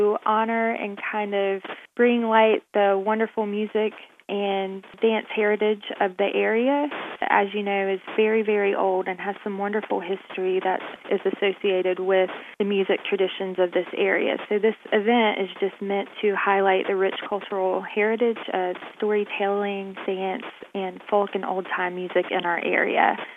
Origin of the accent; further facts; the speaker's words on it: Hickory, North Carolina, United States; now in Raleigh, United States; I was born and raised in Catawba Valley in Hickory among a wonderful group of artists and potters there, and then kind of just left home and went up to Appalachian for school